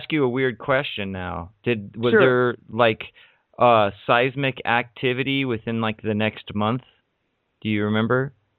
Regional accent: Alabama, United States; I grew up in Alabama. Tornadoes were, like, we had tornado drills all the time, so forth

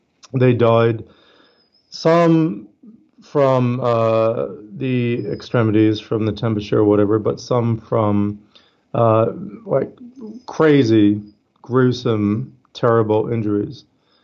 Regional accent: Canada; now in Australia; I'm Canadian. I live in Australia, but I'm Canadian.

